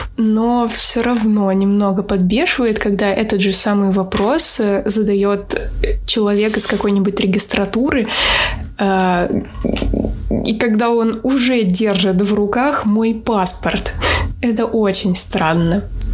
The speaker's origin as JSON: {"language": "Russian", "country": "Moldova", "said": "еще никто и ни разу не назвал Молдову, ну или хотя бы Румы"}